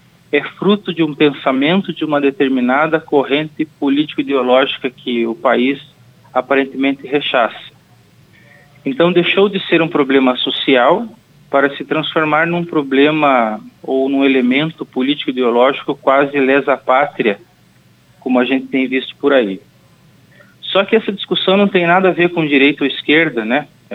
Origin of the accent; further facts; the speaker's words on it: Curitiba, Paraná, Brazil; você já anunciou, eu sou natural de Curitiba e eu sou um juiz negro